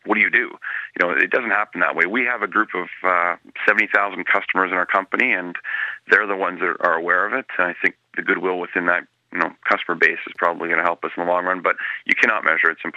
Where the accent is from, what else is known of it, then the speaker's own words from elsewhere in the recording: Canada; it's a little disappointing as a Canadian.